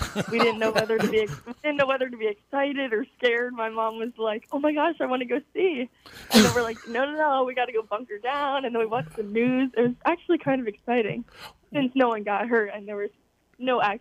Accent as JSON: {"language": "English", "town": "Collegeville", "region": "Pennsylvania", "country": "United States", "tie": "born or raised there", "said": "Collegeville."}